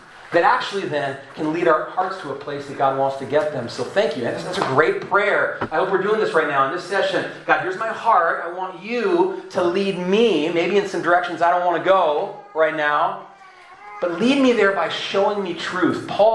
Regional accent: La Habra, California, United States; I'm a Southern California boy. I grew up right over near La Mirada in La Habra.

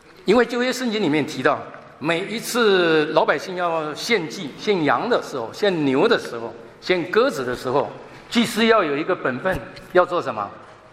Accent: Meizhou, Guangdong, China; 我是广东人，不会讲广东话。我是梅州啊，客家。客家人

